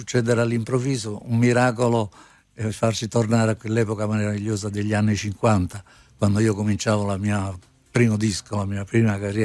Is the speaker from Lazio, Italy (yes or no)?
no; Capri, Campania, Italy; Capri è la mia terra d'origine e la mia seconda casa